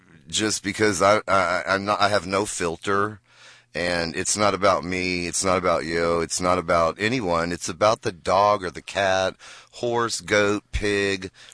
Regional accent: Texas, United States; I'm a Texan all the way.

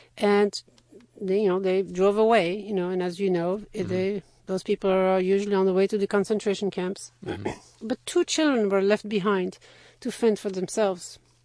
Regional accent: Belgium; moved away as an adult; now in Houston, United States; I was born and raised in Belgium.

